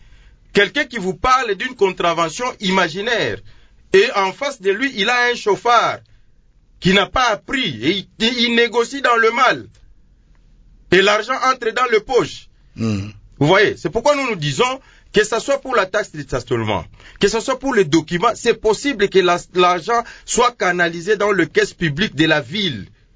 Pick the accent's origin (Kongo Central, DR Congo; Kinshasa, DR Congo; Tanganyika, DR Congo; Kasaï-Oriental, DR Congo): Kinshasa, DR Congo; Matete; je suis de Matete. Je crois que c'est les quartiers Tomba, Maindombe, Kinzazi et Lokoro.